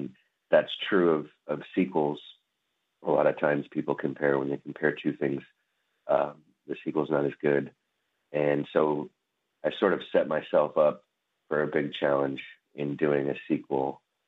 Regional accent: Oakland, California, United States; So I was born and raised in Oakland, and my dad didn't raise us in the urban Native community in Oakland.

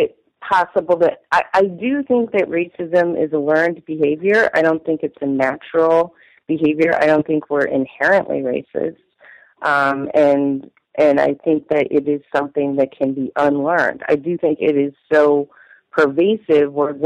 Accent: Colorado, United States; also born or lived in Massachusetts / Austin, Texas / New York; Yeah, I grew up on the Front Range of the Colorado Rockies in a high school where there were three black students. I lived for a time in Massachusetts and a time for in Austin.

